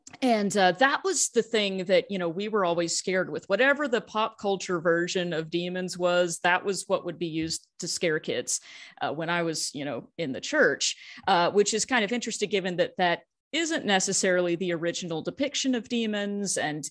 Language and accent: English; Fort Worth, Texas, United States; In my hometown of Fort Worth, there is one of the earliest